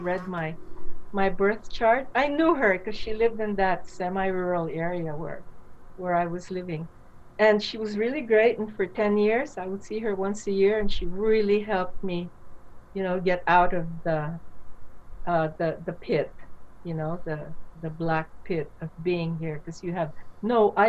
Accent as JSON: {"language": "English", "country": "Philippines", "said": "But I'm Filipino, and that makes a difference, because Filipinos are very irrational."}